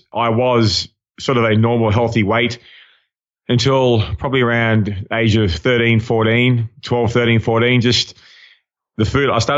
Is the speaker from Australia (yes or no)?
yes; East Coast, Australia; also born or lived in Sydney; Well, born in Australia, born in Sydney, Australia, grew up all along the eastern coast of Australia. So my dad was in the Australian Navy and got posted a lot around the country.